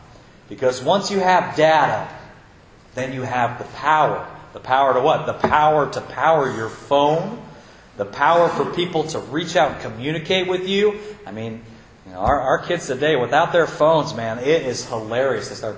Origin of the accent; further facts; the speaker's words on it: Iowa, United States; I grew up in Iowa, and my ministry was going out and helping farmers.